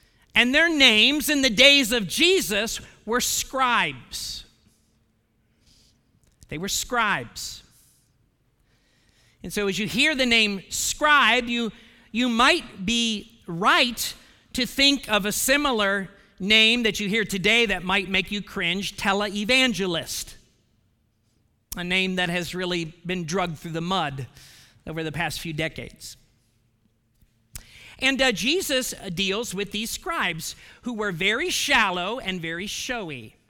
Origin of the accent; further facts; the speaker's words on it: Ohio, United States; moved away; Well, the year that I left Ohio, that was about 14 years ago. The year that I left Ohio, my home state made the news because an Ohio pastor made the news.